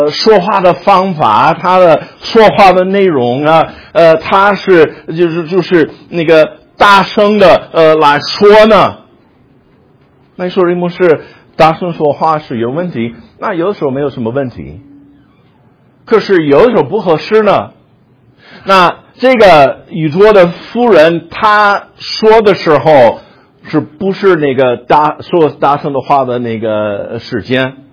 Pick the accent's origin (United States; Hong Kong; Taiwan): United States; Chinese is a second language; 我不说什么中国人做生意的，你自己可以想起来，我就批评我们美国人做的啊。